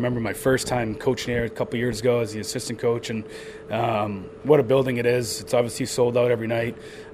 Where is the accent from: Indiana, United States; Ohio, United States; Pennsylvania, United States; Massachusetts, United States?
Massachusetts, United States; Boston; I grew up in Boston, not too far away